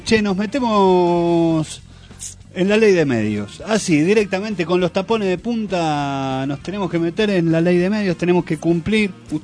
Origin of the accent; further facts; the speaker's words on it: Argentina; Somos argentinos, que nos levantamos y como todos los días, le damos inicio a la mañana